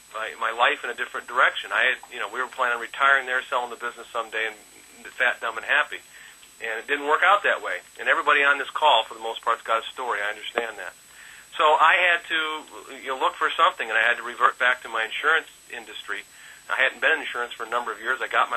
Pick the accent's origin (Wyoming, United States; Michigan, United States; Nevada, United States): Michigan, United States; I had moved back to Michigan, which is my home state